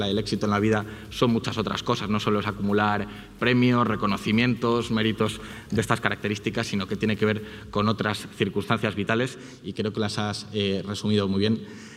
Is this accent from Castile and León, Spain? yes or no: yes; Burgos, Castile and León, Spain; una empresa también de mi tierra que ha apostado siempre por Burgos como lugar de ubicación de sus inversiones